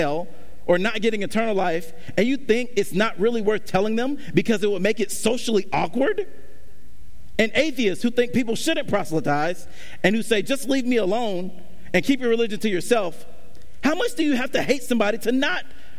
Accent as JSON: {"language": "English", "town": "Stone Mountain", "region": "Georgia", "country": "United States", "said": "That I'm this boy from Stone Mountain, Georgia."}